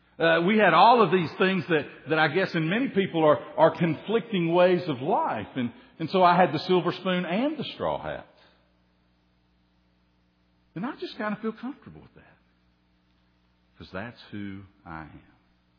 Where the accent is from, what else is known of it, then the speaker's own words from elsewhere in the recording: Tennessee, United States; accent: hillbilly; I'm from Tennessee. Oh, I knew I heard something there. You know, it's funny. I go home to Tennessee, and when I listen to people, I don't think I sound like them.